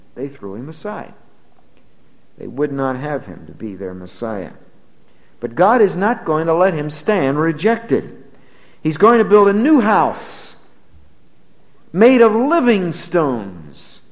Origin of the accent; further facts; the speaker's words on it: Pennsylvania, United States; But I grew up in Pennsylvania, and in Bucks County, Pennsylvania, there's a lot of stone houses.